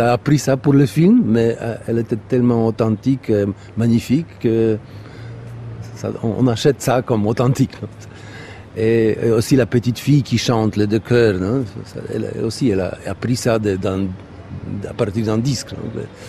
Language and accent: French; Poland; ou surtout chez nous en Pologne